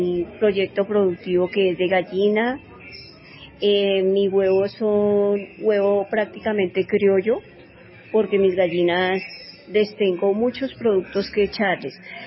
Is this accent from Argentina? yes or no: no; Colombia; Vengo del municipio de Arbán, vereda Namay Bajo.